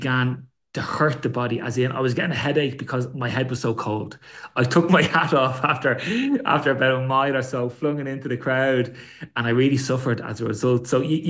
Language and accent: English; Ireland; I'm from Ireland, but I can no longer deal with an Irish winter after being here for so long.